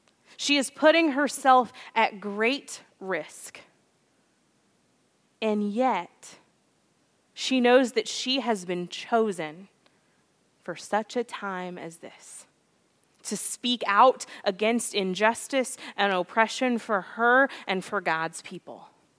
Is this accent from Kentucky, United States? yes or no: yes; Lexington, Kentucky, United States; I'm an American, I'm a Lexingtonian by heart, right?